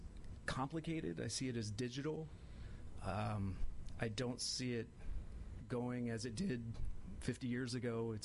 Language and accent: English; Parkersburg, West Virginia, United States; Parkersburg, West Virginia.